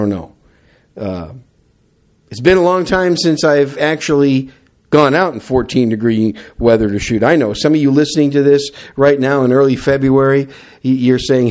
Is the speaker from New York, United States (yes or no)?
no; Wisconsin, United States; now in San Antonio, United States; you guys know I am a cheesehead from Wisconsin, and I used to be used to that cold weather, but I've been living away from Wisconsin longer than I actually lived in Wisconsin